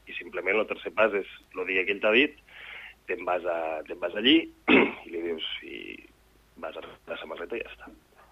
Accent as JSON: {"language": "Catalan", "town": "L'Ametlla de Mar", "region": "Catalonia", "country": "Spain", "said": "Soc de la Cala Primo, soc de la Cala jo, i lo sabes."}